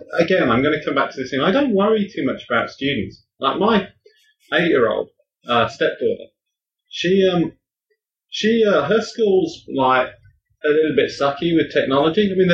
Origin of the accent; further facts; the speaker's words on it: England, United Kingdom; I mean, I'm from England originally